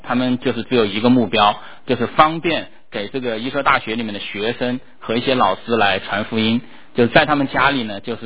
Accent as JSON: {"language": "Chinese", "town": "Wuhan", "region": "Hubei", "country": "China", "tie": "born or raised there", "moved": "as an adult", "lives_now": "United States", "said": "我是2年前来到美国的，就是2年前我离开我的家乡中国武汉来到美国。"}